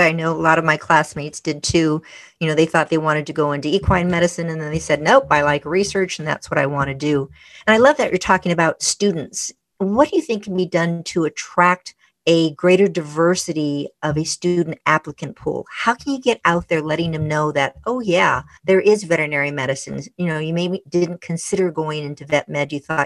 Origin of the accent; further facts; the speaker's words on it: Los Angeles, California, United States; Being a kid myself growing up in Los Angeles